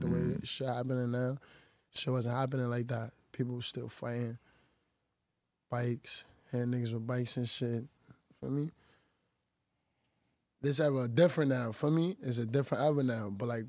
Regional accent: New York, United States; So I'm from Eastchester Gardens, ECG.

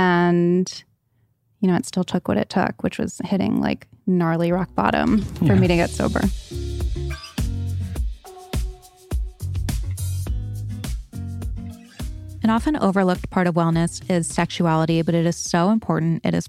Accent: Rhode Island, United States; I grew up in Rhode Island, really had everything, had a lot of opportunities and had a lot going on.

